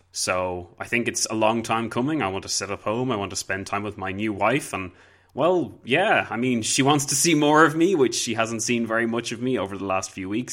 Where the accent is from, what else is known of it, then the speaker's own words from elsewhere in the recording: Ireland; Even though I'm Irish, I'm still sick of apologizing, so that says something.